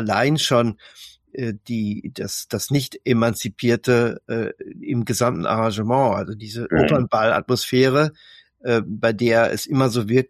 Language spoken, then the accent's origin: German; North Rhine-Westphalia, Germany; ich bin Westfale und auch habe also hier den hohen Migrationshintergrund in diese Region.